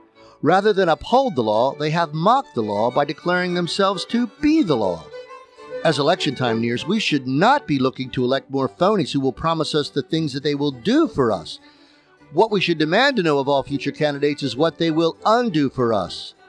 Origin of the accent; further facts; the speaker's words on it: Maryland, United States; These days, in my home state of Maryland, this is precisely what we need.